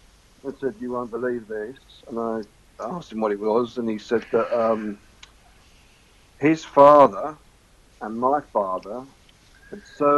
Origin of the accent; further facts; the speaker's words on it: Hove, South East England, United Kingdom; A guy in Melbourne who I've never met but I've spoken to quite often, he grew up in Horsham. I grew up in Hove.